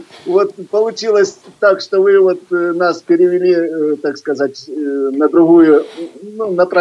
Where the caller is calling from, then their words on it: Simferopol, Crimea, Ukraine; Из Симферополя вы брали у меня интервью.